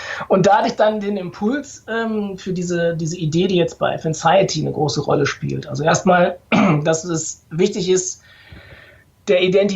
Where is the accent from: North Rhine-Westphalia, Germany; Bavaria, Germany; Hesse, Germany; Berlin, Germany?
North Rhine-Westphalia, Germany; born there; ich bin im Ruhrgebiet geboren, tatsächlich, also auf Kohle geboren